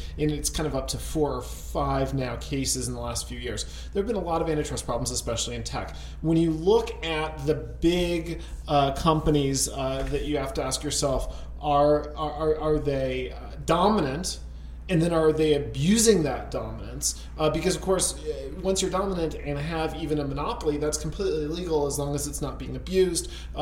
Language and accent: English; Connecticut, United States; especially my home state of Connecticut, they are bankrupt for all intents and purposes